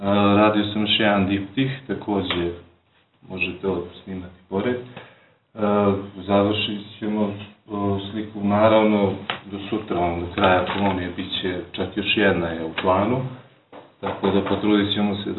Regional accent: Zubin Potok, Mitrovica District, Kosovo; dolazim iz Zubinog Potoka.

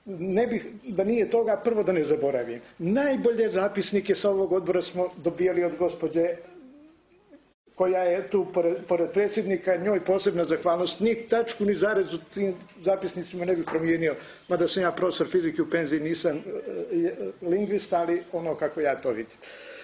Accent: Bar, Bar Municipality, Montenegro; i dolazim iz Bara

